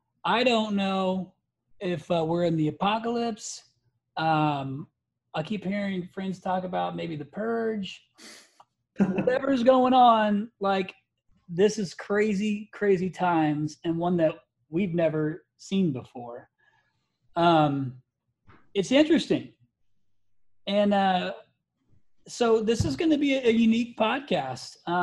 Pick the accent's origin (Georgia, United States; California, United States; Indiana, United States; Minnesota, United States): Indiana, United States; I'm a Midwesterner. I'm from Indiana